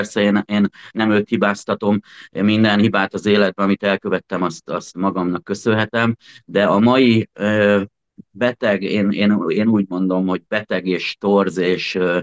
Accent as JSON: {"language": "Hungarian", "town": "Székesfehérvár", "region": "Fejér", "country": "Hungary", "tie": "born there", "said": "Hát én 1975. január 23-án születtem, itt Székesfehérváron. Én azt gondolom, hogy egy hamisítatlan szuper gyerekkorom volt, csodás szülőkkel, nagyszerű testvérrel"}